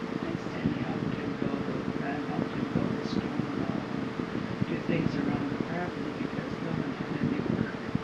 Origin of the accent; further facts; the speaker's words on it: Cadillac, Michigan, United States; I was from Cadillac, Michigan.